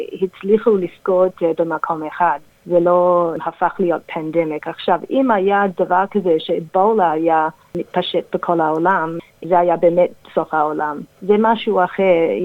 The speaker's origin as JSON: {"language": "Hebrew", "country": "Australia", "tie": "born there", "also_born_or_lived": "Israel", "second_language": "Hebrew", "said": "אני בעצם עברית לא שפת אם שלי, נולדתי באוסטרליה, גרתי בארץ 3 שנים לפני כמעט 15 שנה כבר"}